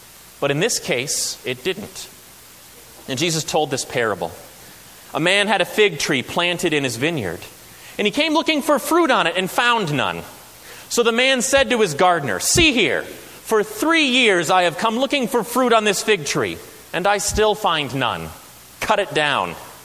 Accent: South Dakota, United States; I did a little growing up in South Dakota. My family has roots there. I would say it's where my people are from.

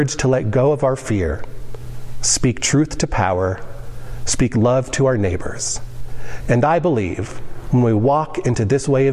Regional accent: Aurora, Colorado, United States; I grew up in Aurora and often would come downtown with my family for plays, movies, and other festive events during the holidays. So even though I grew up in Aurora, I also had a connection to Denver.

